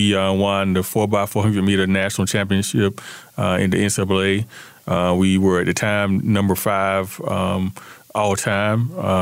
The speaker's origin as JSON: {"language": "English", "town": "Fayetteville", "country": "United States", "said": "No, I'm from Fayetteville, from here."}